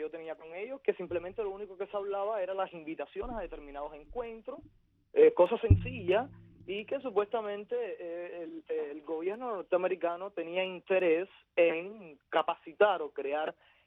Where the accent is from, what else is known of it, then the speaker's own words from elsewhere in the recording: Cuba; moved away; el día 28 de septiembre, hizo 8 meses desde que salí de Cuba. Yo salí un día 27, llegué al 28 a Ámsterdam.